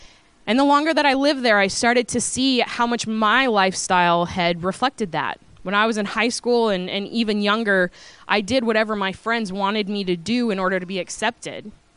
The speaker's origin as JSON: {"language": "English", "region": "Oregon", "country": "United States", "also_born_or_lived": "Uganda", "said": "So I am originally from Oregon, and I lived in Uganda for 3 years. And now I've come back to the States"}